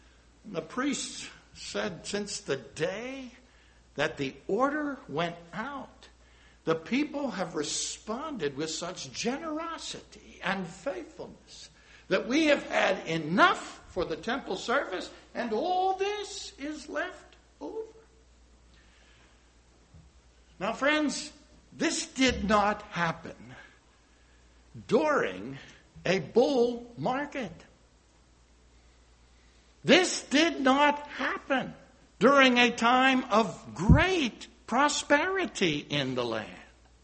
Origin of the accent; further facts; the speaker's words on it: Pennsylvania, United States; No, sir, I grew up in Pennsylvania. I said, I grew up on property that my mother grew up on. We were still on the old farm property of my grandpa.